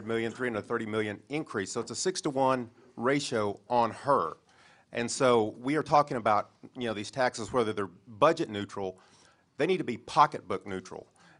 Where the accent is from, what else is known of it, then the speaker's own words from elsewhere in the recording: United States; I'm Native American. And even though and there's about 20,000 of us here in Tennessee, and I get emails from them all the time.